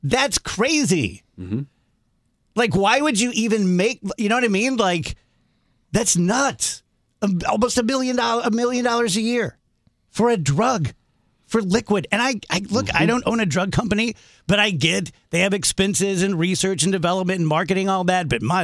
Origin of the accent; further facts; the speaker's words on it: Scotland, United Kingdom; You guys know me well. I'm Scottish. I'm a crier.